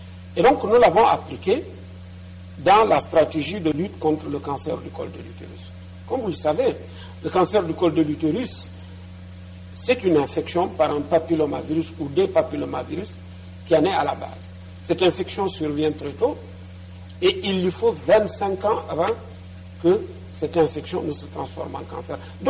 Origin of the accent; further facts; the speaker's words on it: Tambacounda, Senegal; Nous sommes allés à Tambacounda, ma ville natale.